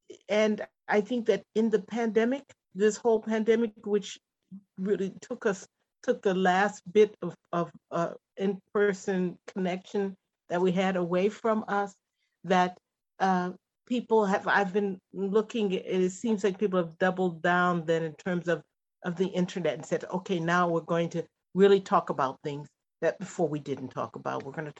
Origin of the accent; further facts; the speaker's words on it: Ohio, United States; where are the stories about African Americans from the Midwest? I come from Ohio and everything I read was either New York or, you know, the South.